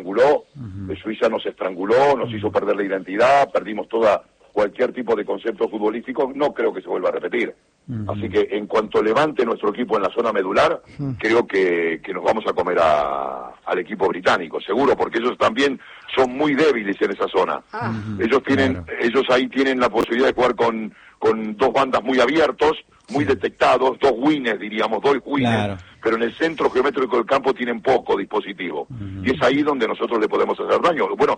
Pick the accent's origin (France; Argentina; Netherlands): Argentina; now in Spain; Yo tengo 54 años viviendo en España, sí, toda la vida, mis hijos nacieron aquí, todo. Pero evidentemente, Argentina sobre todo, yo soy argentino y muero por Argentina.